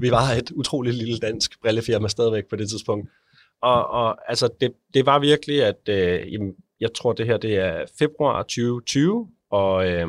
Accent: Copenhagen, Capital Region of Denmark, Denmark; der var lige to butikker hjemme i København

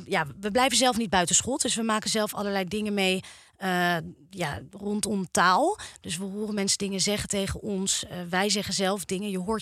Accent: Amstelveen, North Holland, Netherlands; Nou, ik kom oorspronkelijk uit Amstelveen.

